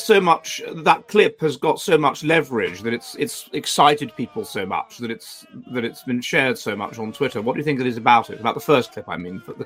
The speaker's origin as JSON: {"language": "English", "region": "England", "country": "United Kingdom", "said": "It's interesting, though, that we, as English people, have projected a great deal onto her."}